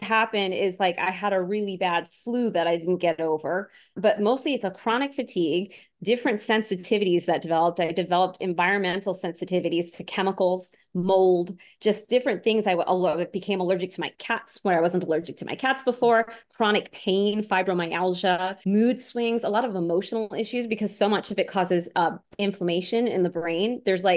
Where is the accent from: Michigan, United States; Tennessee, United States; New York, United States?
New York, United States; Long Island; also born or lived in Florida; so I grew up on Long Island before my family moved to Florida